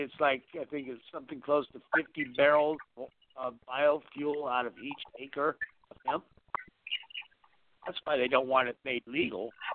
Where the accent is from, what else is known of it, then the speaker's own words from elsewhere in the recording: California, United States; Well, that's one thing that's been nice about being born and raised in California. We've been spoiled. I mean, we live a spoiled life here in California